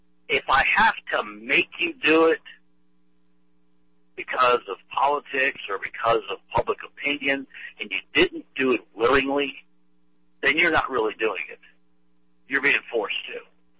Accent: Virginia, United States; born there; I was born in Southwest Virginia, and the Confederate symbology was around me all the time.

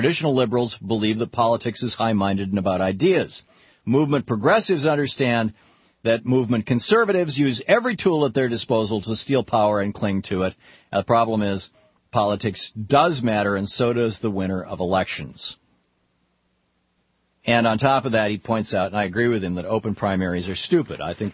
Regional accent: Michigan, United States; moved away as an adult; I was born in Michigan. And in 1951, and I lived in Michigan until 1978, and I go back to Michigan several times a year.

